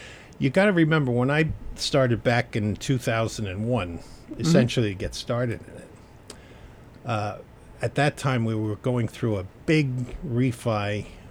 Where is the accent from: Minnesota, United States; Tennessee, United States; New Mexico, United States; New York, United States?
New York, United States; Queens; born there; Well, I was born in Queens in the Malbus section. Actually, I was born in Parsons Hospital, which is no longer a baby hospital.